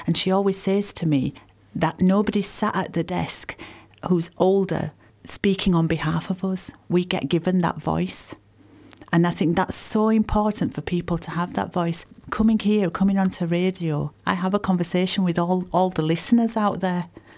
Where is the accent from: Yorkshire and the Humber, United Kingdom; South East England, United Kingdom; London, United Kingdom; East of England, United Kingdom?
Yorkshire and the Humber, United Kingdom; Bradford; I'm born and bred in Bradford, so very proud of my Bradford roots.